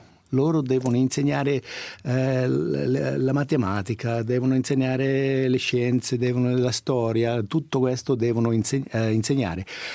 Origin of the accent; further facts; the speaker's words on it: Davos, Graubünden, Switzerland; Io sono da Davos e anche noi abbiamo, diciamo, una grande quantità di stranieri con la provenienza di Portogallo.